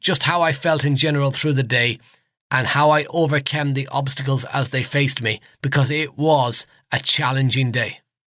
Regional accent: East Midlands, United Kingdom; Now, I'm from the Midlands, so up around Nottinghamshire.

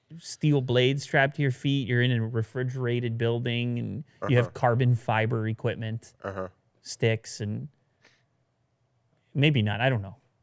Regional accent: Canada; Well, I'm from Canada, so.

